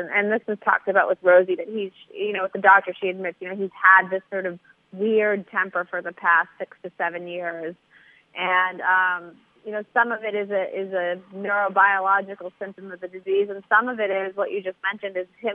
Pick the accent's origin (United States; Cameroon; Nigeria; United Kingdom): United States; Waltham, Massachusetts; Growing up in Waltham, very blue-collar town, everybody's Irish or Italian for the most part.